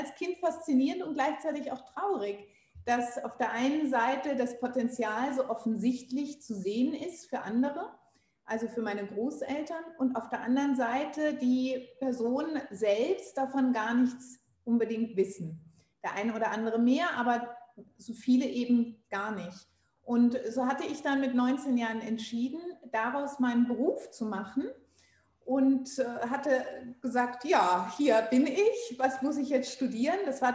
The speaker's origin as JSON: {"language": "German", "town": "Freiburg", "region": "Baden-Württemberg", "country": "Germany", "said": "Ja, es hat tatsächlich ganz früh angefangen. Ich komme ursprünglich aus Freiburg"}